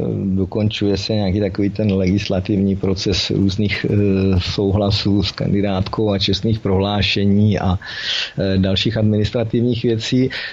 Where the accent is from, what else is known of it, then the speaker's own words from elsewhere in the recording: Olomouc, Olomouc Region, Czechia; jelikož jsem rodilý Olomoučák, přiznám se, že například názvy všech zastávek MHD v Olomouci neznám